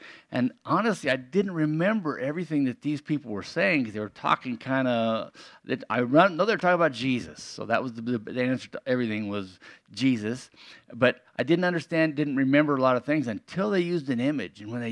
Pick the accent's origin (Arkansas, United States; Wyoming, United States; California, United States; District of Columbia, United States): Wyoming, United States; I know, because I'm from Wyoming, which is just a little further that way, and that's really nowhere.